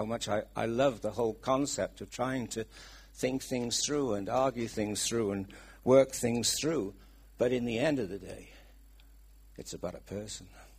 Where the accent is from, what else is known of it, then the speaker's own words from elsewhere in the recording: Wales, United Kingdom; accent: Welsh; Oh, I see my Welsh accent.